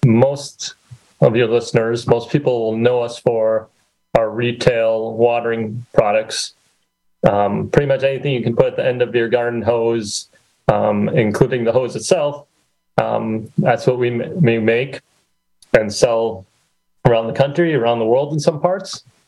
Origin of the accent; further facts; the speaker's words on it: Manitowoc, Wisconsin, United States; also born or lived in Chicago / Baltimore; I grew up in Manitowoc, went to high school at Lincoln, went to college in Chicago, worked in Chicago, then Baltimore, Washington area for a while, then back to Chicago for a few years.